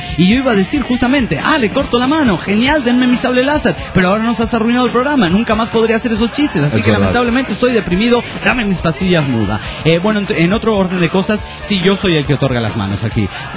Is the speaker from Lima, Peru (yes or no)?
yes; Lima, Peru; de Lima, Perú.